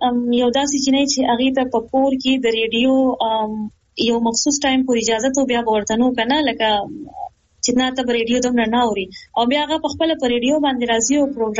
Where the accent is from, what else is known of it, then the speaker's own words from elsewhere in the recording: Nowshera, Khyber Pakhtunkhwa, Pakistan; زما تعلق د نوخار سره دی، نوخار دلی سره